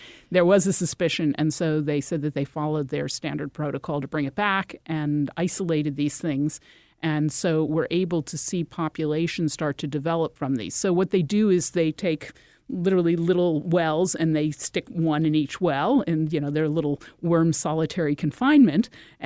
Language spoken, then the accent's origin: English; Connecticut, United States; You know, for example, I'm from Connecticut.